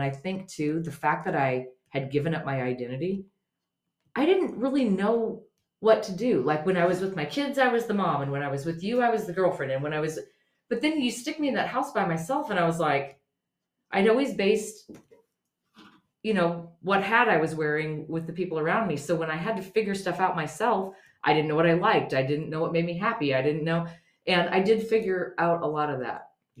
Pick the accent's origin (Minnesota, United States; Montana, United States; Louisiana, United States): Montana, United States; I grew up in Montana, and you'll laugh. I might have said this before. So I grew up in a little Christian community.